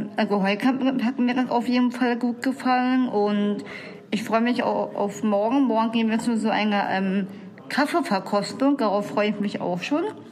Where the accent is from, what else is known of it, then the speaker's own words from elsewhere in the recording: Berlin, Germany; Ich komme aus Berlin